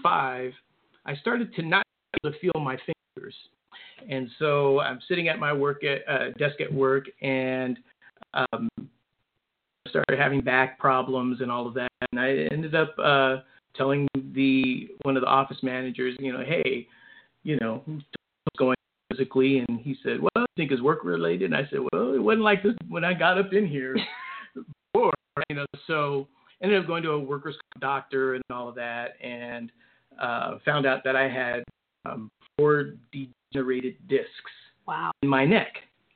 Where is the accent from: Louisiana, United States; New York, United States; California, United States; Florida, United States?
California, United States; San Francisco; And, you know, just growing up in San Francisco, biculturally, had to struggle with identity, believe it or not.